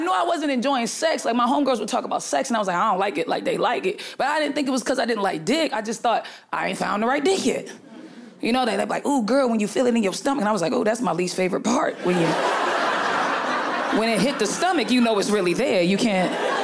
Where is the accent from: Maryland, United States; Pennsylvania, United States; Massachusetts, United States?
Massachusetts, United States; Boston; Like, I'm from Boston, bro.